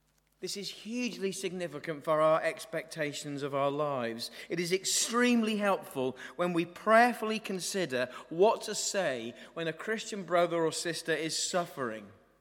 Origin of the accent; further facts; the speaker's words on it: East of England, United Kingdom; Growing up in Norfolk with a mother particularly who was keen on the Queen, we used to get made to go to Sandringham around New Year.